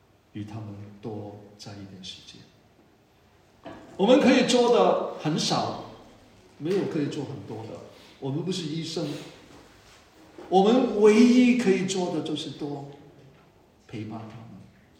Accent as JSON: {"language": "Chinese", "country": "China", "said": "我们中国人说一句话"}